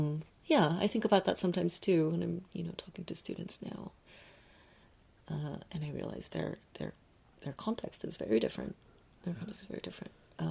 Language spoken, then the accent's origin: English; Los Angeles, California, United States; Here's a peculiar thing about growing up in Los Angeles.